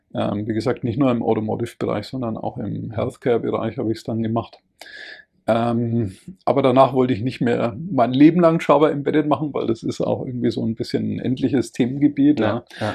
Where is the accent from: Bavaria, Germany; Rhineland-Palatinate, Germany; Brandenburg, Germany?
Bavaria, Germany; Nuremberg; Ich bin selber aus Nürnberg, ja.